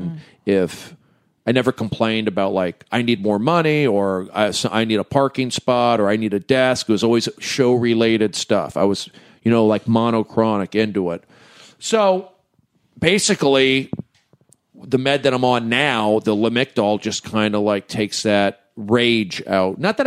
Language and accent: English; California, United States; I'm the big guy. I'm from the Valley. I hosted TMZ.